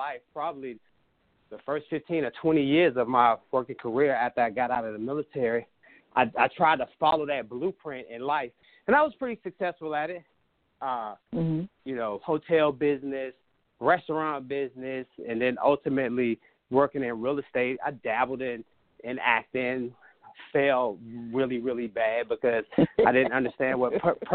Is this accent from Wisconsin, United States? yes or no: no; Washington, District of Columbia, United States; grew up in Southeast D.C. and, you know, I just earned my wings growing up in Southeast D.C.